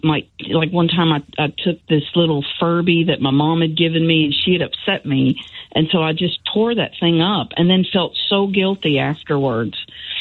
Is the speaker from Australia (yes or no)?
no; Kentucky, United States; Kentucky.